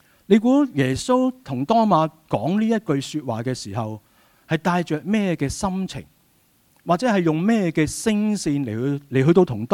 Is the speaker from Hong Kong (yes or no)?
yes; Hong Kong; 其实我们香港人都是很心急的嘛。